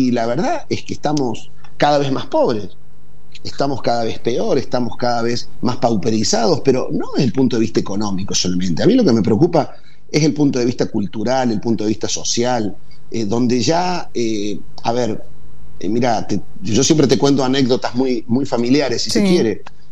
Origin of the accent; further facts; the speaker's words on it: Córdoba, Argentina; a mí me causa indignación como cordobés